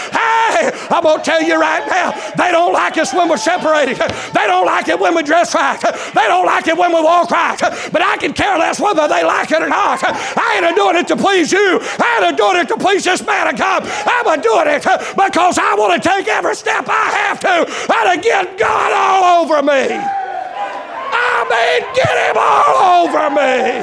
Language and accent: English; Henderson, North Carolina, United States; I grew up there in Henderson, North Carolina.